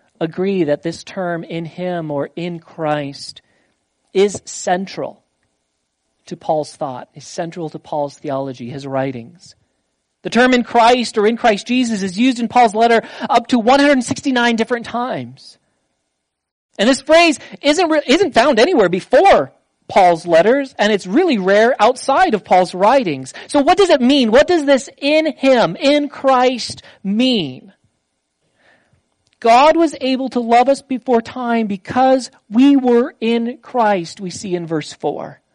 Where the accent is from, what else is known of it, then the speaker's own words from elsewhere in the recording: Iowa, United States; Well, I grew up Christian. Well, I grew up in Northwest Iowa, and everyone's a Christian in Northwest Iowa.